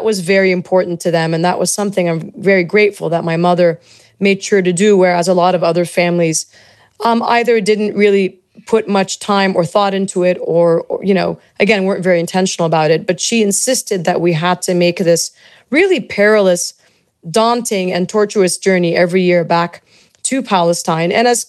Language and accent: English; Dhahran, Eastern Province, Saudi Arabia; also born or lived in Kuwait; I was born in Kuwait, though I don't remember it much. I only spent a few months there of my life before my parents then moved to Saudi Arabia, where they worked as physicians in the town of Dhahran on the eastern part of the country. And that's where I was largely raised while summering in Gaza.